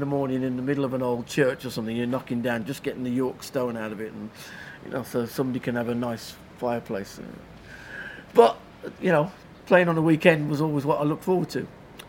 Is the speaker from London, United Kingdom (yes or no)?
no; Birmingham, West Midlands, United Kingdom; also born or lived in Dudley; I was born in Birmingham, Queen Elizabeth Hospital in Birmingham. That's where I was born. We lived in Handsworth. We moved to Dudley